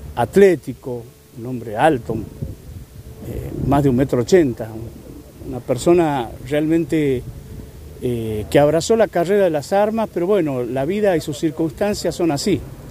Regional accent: Tucumán, Argentina; Y ese es mi mensaje como tucumano. Yo amo esta tierra, soy familia muy antigua de este Tucumán querido

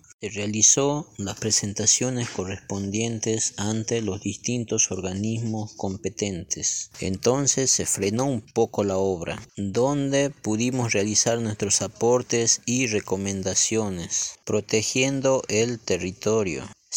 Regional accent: Argentina; Deben respetarnos como indígenas, como personas, como argentinos.

